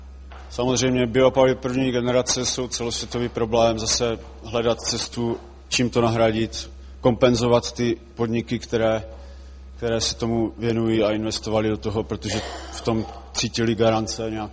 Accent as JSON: {"language": "Czech", "region": "Olomouc Region", "country": "Czechia", "lives_now": "Carpathians", "said": "Tady já jsem z Hané, kde v podstatě se nám nedaří nic revitalizovat díky legislativě a přístupu vodoprávních úřadů, tak jsem se odstěhoval do hor, do těch Karpat"}